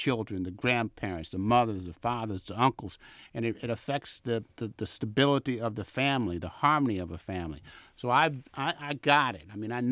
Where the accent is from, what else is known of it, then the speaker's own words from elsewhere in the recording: Vallejo, California, United States; I grew up in Vallejo